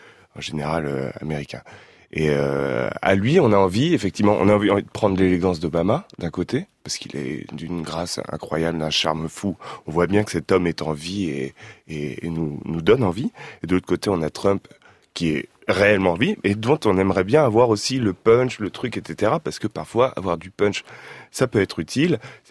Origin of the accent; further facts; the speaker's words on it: Nancy, Grand Est, France; Et je viens de Nancy, donc je salue cette auditrice.